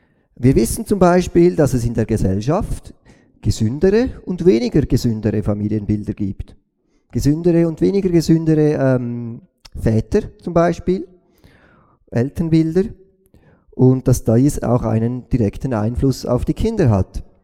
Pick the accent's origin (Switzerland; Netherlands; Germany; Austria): Switzerland; Natürlich, wir sind Schweizer